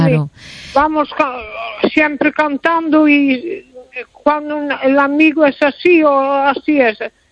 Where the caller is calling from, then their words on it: A Coruña, Galicia, Spain; de Coruña, sí.